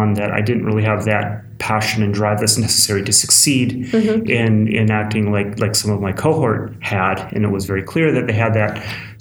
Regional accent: Michigan, United States; Well, I am from Western Michigan

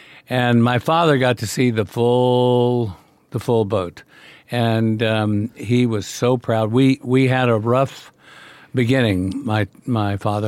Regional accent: Southern United States, United States; It's, I'm from the South. I got a fucking accent.

